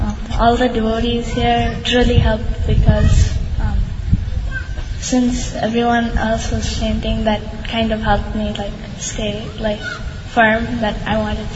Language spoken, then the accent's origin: English; St. Louis, Missouri, United States; I'm from St. Louis, Missouri.